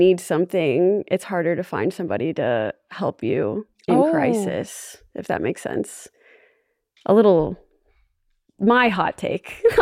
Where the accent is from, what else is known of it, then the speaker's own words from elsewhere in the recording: Florida, United States; also born or lived in New York; I was born in New York. I grew up in Florida, but my family's from New York. And so I was kind of raised with like the East Coast social structure